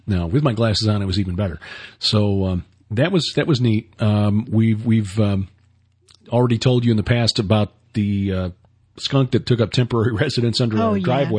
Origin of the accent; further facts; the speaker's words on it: Chicago, Illinois, United States; when I was a kid growing up in Chicago